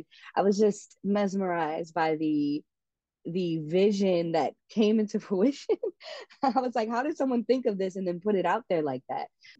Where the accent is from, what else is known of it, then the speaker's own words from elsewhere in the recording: St. Louis, Missouri, United States; I'm from St. Louis, Missouri.